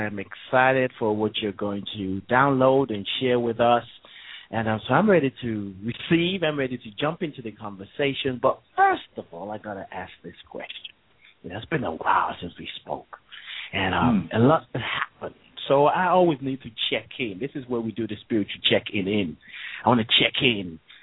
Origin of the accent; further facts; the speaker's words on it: Nigeria; Because I grew up in Nigeria, that means so much to me.